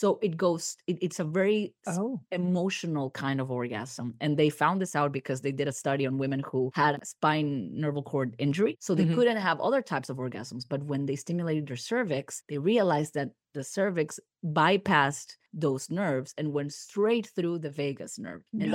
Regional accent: Argentina; Because I'm from Argentina and we were in Buenos Aires at the time.

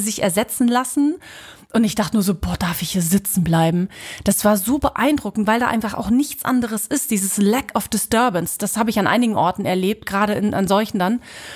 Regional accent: Mecklenburg-Vorpommern, Germany; now in Kiel, Germany; Ich komme ja aus dem Osten, das heißt, ich bin an der Mecklenburger See, Usedom, das war mein Kindheitsspielplatz.

